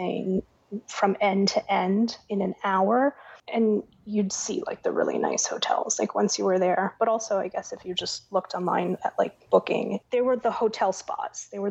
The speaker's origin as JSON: {"language": "English", "town": "Miami", "region": "Florida", "country": "United States", "said": "So for me, I'm from Miami, and I will take hot over cold any day of the week."}